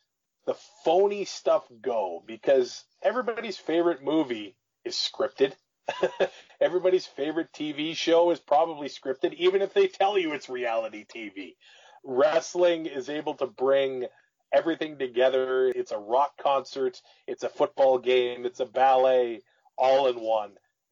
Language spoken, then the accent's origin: English; Canada; As a Canadian kid, he was the hero.